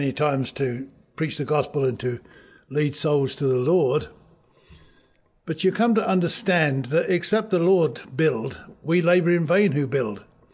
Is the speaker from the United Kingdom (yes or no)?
yes; England, United Kingdom; Being English, I have a very strange mind.